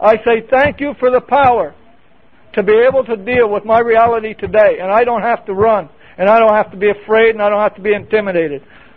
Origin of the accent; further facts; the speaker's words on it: Pennsylvania, United States; I was able to go to my hometown in Pennsylvania.